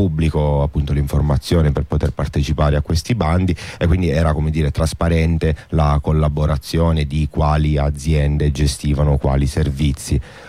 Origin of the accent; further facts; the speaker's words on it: Sicily, Italy; anche perché in quanto siciliano non avevo avuto modo di approfondirla